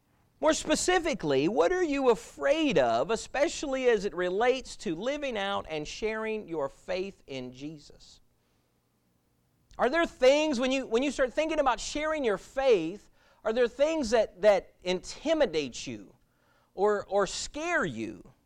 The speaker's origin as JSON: {"language": "English", "town": "Lubbock", "region": "Texas", "country": "United States", "also_born_or_lived": "Georgia", "said": "I live in Florida now, but I was born in Lubbock. I am from the great nation of Texas, so it's all right."}